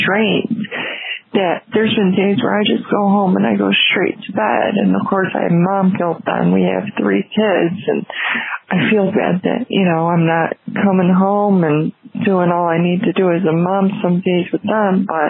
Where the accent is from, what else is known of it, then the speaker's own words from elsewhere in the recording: Buffalo, New York, United States; I'm from Buffalo, New York.